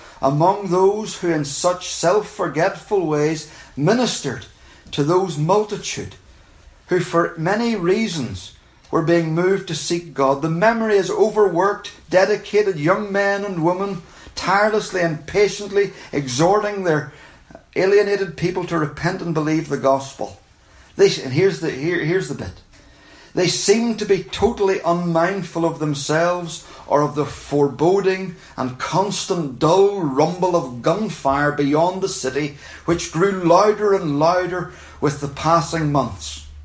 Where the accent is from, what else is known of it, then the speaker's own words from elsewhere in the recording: Ulster, Ireland; because we're from Ireland and we don't have trains in Donegal.